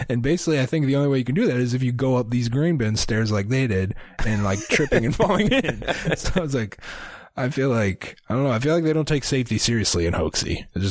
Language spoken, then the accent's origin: English; Iowa, United States; AB, we're from Iowa.